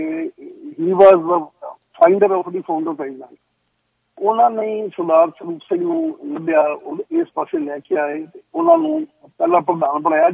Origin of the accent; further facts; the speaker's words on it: Punjab, India; born there; ਕਿਉਂਕਿ ਮੈਂ ਉਦੋਂ ਬਹੁਤ ਛੋਟਾ ਸੀ ਜਿਸ ਵੇਲੇ ਇਹ ਮੇਰਾ ਜਨਮ ਪੰਜਾਬ ਹੈ